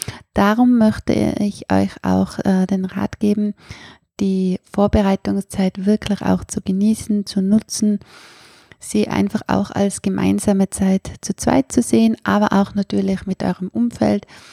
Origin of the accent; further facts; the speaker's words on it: Austria; dass man bei uns in Österreich nicht unbedingt im Standesamt selbst heiraten muss